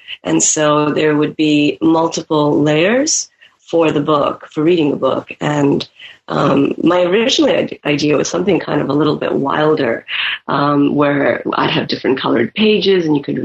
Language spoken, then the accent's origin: English; Nigeria; they had loved my stories from growing up in Nigeria.